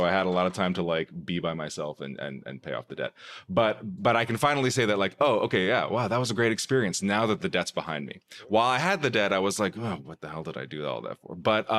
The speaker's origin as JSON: {"language": "English", "town": "New York City", "region": "New York", "country": "United States", "tie": "born or raised there", "said": "I grew up in New York, and it was kind of like exiting the battle days. And I remember I would like take a cab from Penn Station to my house, like to like Upper West Side"}